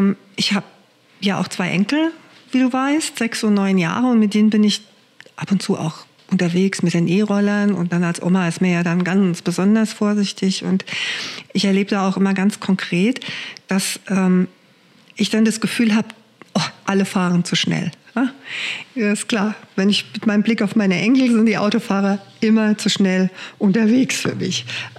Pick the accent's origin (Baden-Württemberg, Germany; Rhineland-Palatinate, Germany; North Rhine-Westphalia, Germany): Rhineland-Palatinate, Germany; Kaiserslautern; ich bin ja groß geworden in Hohenecken, das ist ein Stadtteil von Kaiserslautern, und da führt durch den Ort eine Bundesstraße.